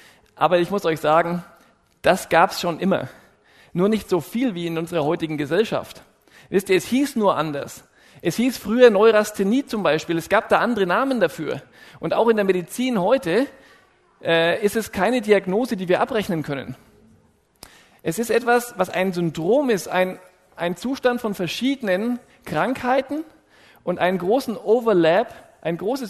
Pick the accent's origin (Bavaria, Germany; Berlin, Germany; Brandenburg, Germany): Bavaria, Germany; Nuremberg; Ich habe Medizin studiert in Erlangen, an der Uni Erlangen und bin aus Nürnberg.